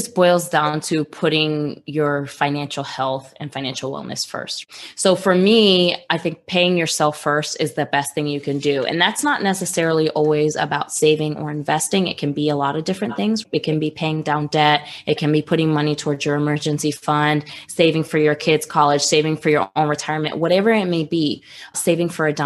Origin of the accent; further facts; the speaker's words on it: New York, United States; I grew up, my mom is from Puerto Rico. I grew up in New York, like Mabel